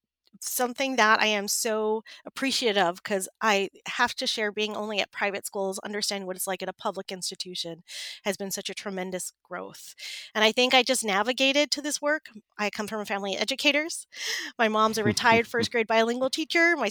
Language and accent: English; New Mexico, United States; also born or lived in Indiana; I am originally from New Mexico. I am one of those brave students who decided to go out of state, and I went to a small private school in Indiana